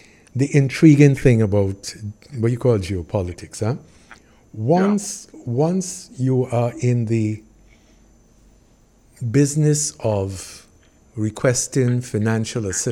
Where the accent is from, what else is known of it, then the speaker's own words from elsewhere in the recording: United States; now in Barbados; I came to Barbados and I asked, wait, isn't that the company that had a problem in my hometown of the U.S. and was charged and stuff?